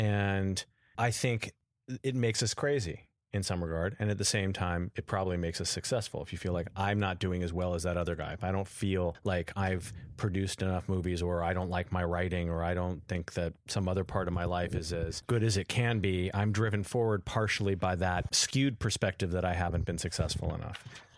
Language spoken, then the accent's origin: English; Encino, California, United States; also born or lived in Beverly Hills; I grew up in Encino. My parents were divorced when I was about 13, 14. I lived with my father and he moved to Beverly Hills.